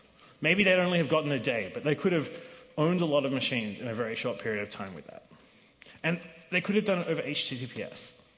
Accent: Australia; I'm actually Australian, not American, so Australia for me is an alarming case where my home country that's usually pretty democratic

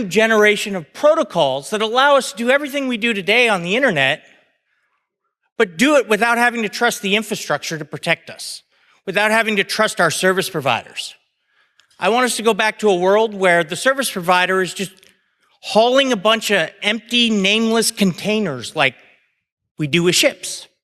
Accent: United States; Now, I'm an American. I tend to like the Second Amendment. I know it has a bad rap over here.

